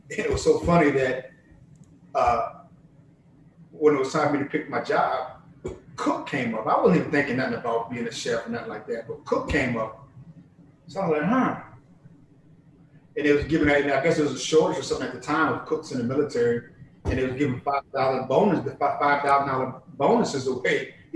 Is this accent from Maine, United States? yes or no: no; New Orleans, Louisiana, United States; also born or lived in all over the world; Well, I'm from New Orleans, man. I mean, this is home. I'm in New Orleans now, but this is home. But I'm a military brat, man. My dad was in the Army. I'm originally from New Orleans, but I'm a military brat.